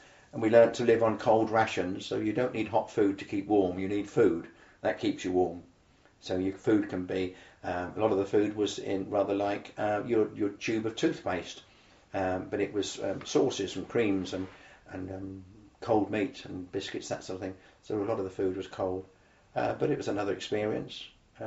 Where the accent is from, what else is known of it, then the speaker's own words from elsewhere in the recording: South West England, United Kingdom; Not so the British commandos. We come from Devon. We know all about this.